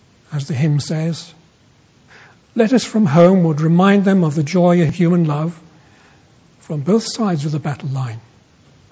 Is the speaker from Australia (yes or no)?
no; Birkenhead, North West England, United Kingdom; I found out recently that Wilfred Owen belonged to my hometown in Birkenhead.